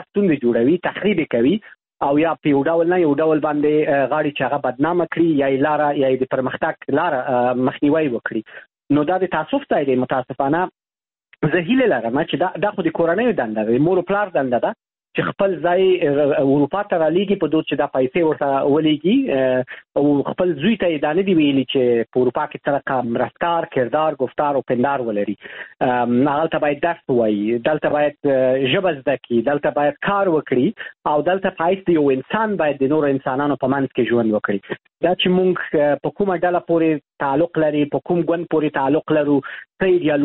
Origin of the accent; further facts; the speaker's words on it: Afghanistan; now in Europe; شرمېږم چې ووایم زه د افغانستان یم